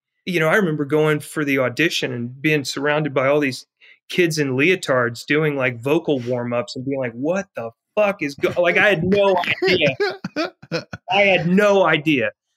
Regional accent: Charlotte, North Carolina, United States; But at Carmel Junior High, where I grew up in Charlotte, in your ninth grade year, you could begin in JROTC.

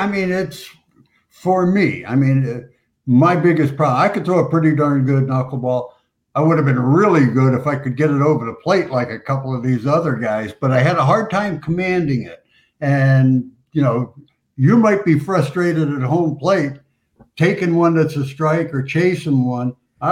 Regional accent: Hialeah, Florida, United States; So I grew up in Hialeah, Florida, went to Hialeah High School

